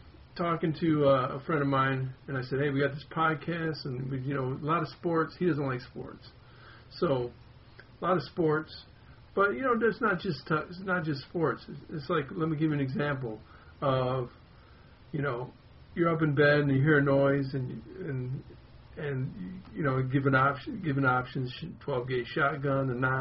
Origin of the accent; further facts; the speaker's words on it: Texas, United States; As I mentioned, I'm from Texas. On my 7th birthday, I mean, I live north of Dallas, out in the sticks.